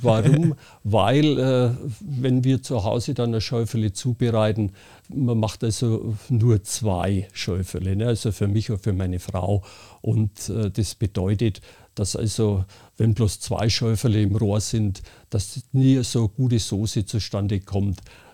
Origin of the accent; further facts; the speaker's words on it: Happurg, Bavaria, Germany; Happurg ist mein Geburtsort. Ich bin also eine Hausgeburt, bin also wirklich in Happurg geboren.